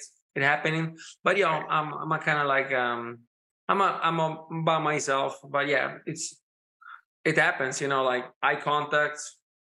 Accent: Los Angeles, California, United States; accent: Los Angeles; now in Italy; I've been in Italy for too long, so I'm sorry that my accent, it's very Italian now. So I lost a little bit of Los Angeles, you know, accent

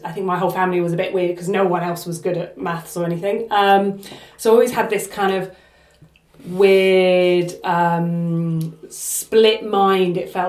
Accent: Folkestone, South East England, United Kingdom; So I grew up in Folkestone.

